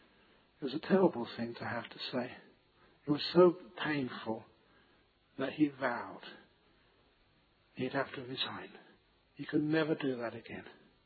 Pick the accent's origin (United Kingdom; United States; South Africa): United Kingdom; London; I still remember growing up in London, which was the center of two big world wars.